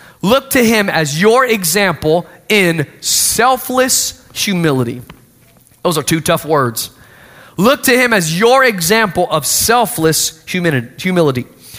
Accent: Austin, Texas, United States; You know, I grew up in Austin, Texas, and had a friend in school

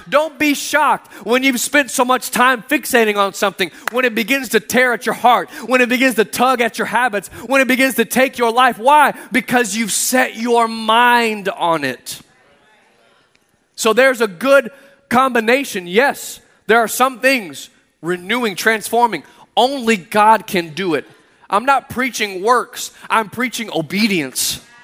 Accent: Austin, Texas, United States; But I grew up in Texas, so we didn't really, it wasn't like bears.

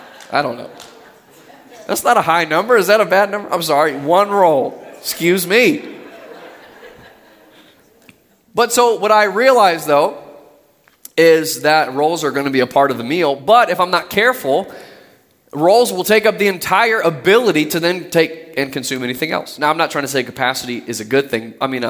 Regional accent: the South, United States; I mean, I'm from the South, so it may be completely different fare here.

